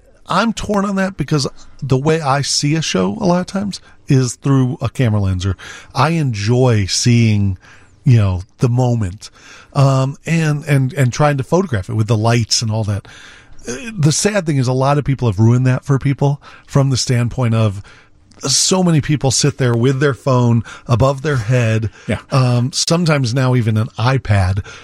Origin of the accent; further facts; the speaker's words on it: Naperville, Illinois, United States; So I went to college. I grew up in Naperville.